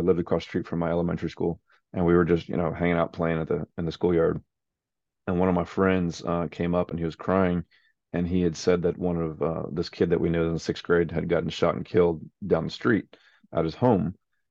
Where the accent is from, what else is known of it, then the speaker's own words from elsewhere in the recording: Texas, United States; now in Nashville, United States; So I am Texan, like I said, first and foremost. I am a father of two young boys, 7 and 4. I'm a husband to my wife, Lindsay, and we have a home here in Nashville.